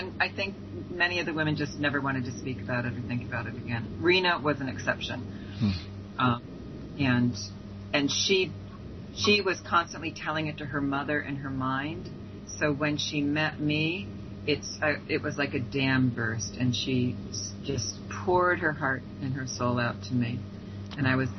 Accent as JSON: {"language": "English", "country": "United States", "said": "I'm a Gentile. I am American."}